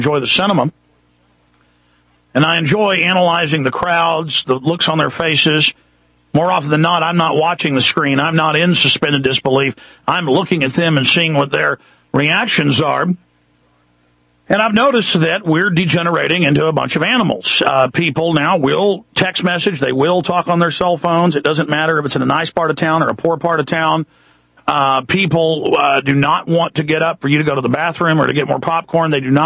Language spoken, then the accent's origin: English; Texas, United States; I grew up in Texas and born in Texas, and people let you in traffic, and I still do it, but more and more they don't.